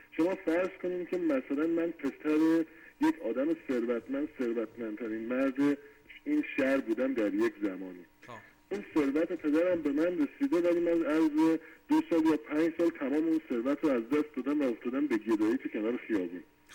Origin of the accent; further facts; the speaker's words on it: Iran; من به عنوان یه ایرانی